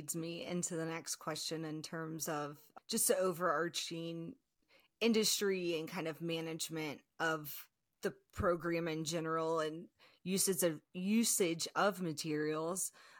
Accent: Georgia, United States; I mean, I grew up in Georgia and there is not a lot of talk around outdoor recreation programs or doing that for college.

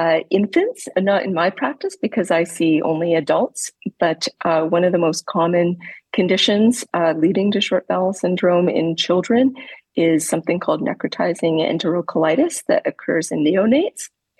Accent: Vancouver, British Columbia, Canada; now in United States; I grew up in Vancouver, Canada, did my medical education mostly in Canada, and then came to the U.S. for fellowship.

